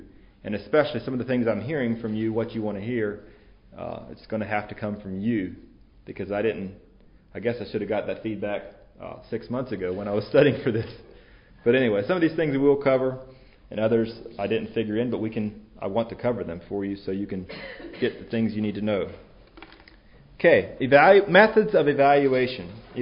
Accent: Dixon, Tennessee, United States; now in Texas, United States; I am originally from Tennessee, but moved from Dixon, Tennessee, outreach of Whiteville, but I moved to Texas about 3 years ago

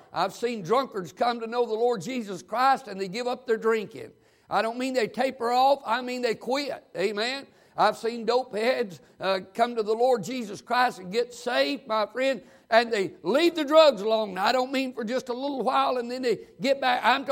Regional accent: the South, United States; I'm from the South. I'm used to amens, and if I don't get them, I just preach longer and louder.

